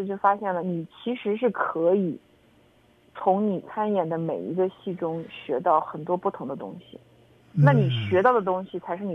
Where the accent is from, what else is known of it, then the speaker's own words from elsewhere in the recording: China; 作为他们是并列第一名拿了这个奖，是我们中国人第一次拿这个奖。